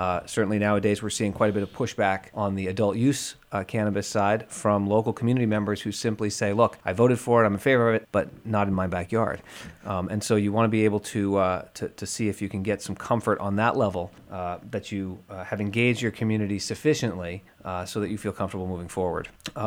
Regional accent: Massachusetts, United States; also born or lived in California; I'm originally from Massachusetts, had lived on the West Coast in California for a number of years

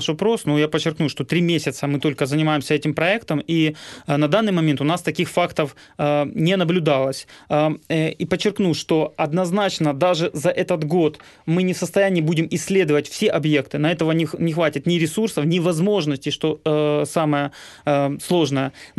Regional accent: Alchevsk, Luhansk Oblast, Ukraine; Я могу описать ситуацию там, в городе Алчевске, откуда я родом

